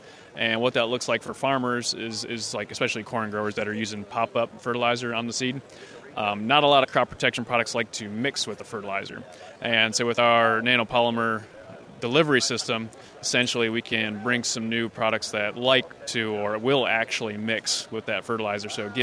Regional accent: Midland, Michigan, United States; Yeah, so I'm from Midland, Michigan. Grew up on a farm there, corn, soybeans, sugar beets

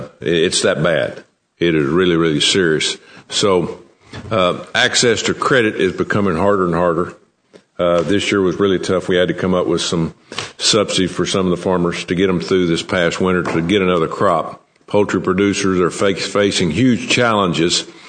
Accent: Alabama, United States; And now we're from Alabama.

